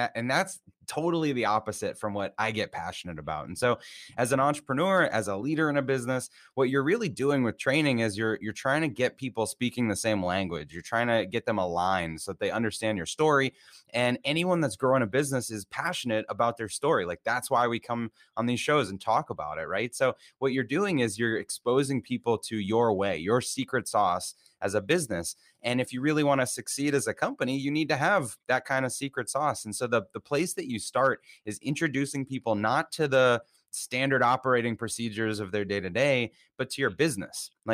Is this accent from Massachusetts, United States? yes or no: yes; Massachusetts, United States; So I grew up in Massachusetts and we started with cheerleading events and dance events.